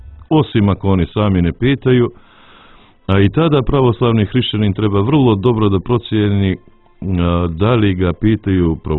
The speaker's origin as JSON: {"language": "Serbian", "country": "Montenegro", "said": "što bi rekli kod nas u Crnoj Gori."}